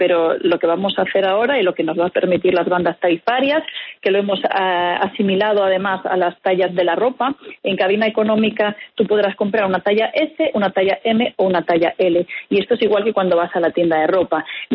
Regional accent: Spain; Yo soy española.

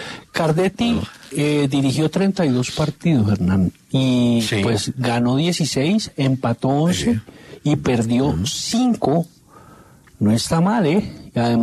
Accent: Zarzal, Valle del Cauca, Colombia; moved away; Salí de Zarzal con sí, una cachucha sí.

